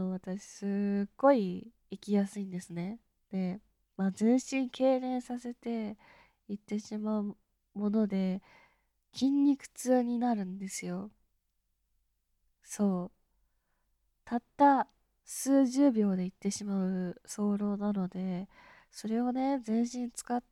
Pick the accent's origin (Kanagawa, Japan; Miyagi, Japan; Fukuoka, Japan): Miyagi, Japan; 出身地は宮城県です。全然なまってないでしょ。全然標準語で喋ってるんですけど、どうしても地元の友達と喋ったりとか家族と喋ったりってなると戻ります。